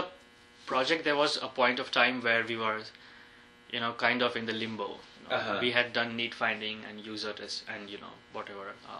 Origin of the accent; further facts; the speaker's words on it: India; since I came from India. I've seen poverty firsthand.